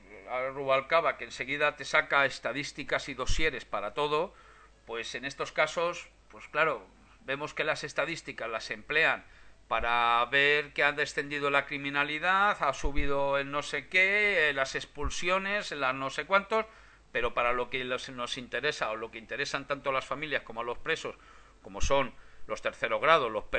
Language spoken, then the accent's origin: Spanish; Community of Madrid, Spain; todos los que somos de la Comunidad de Madrid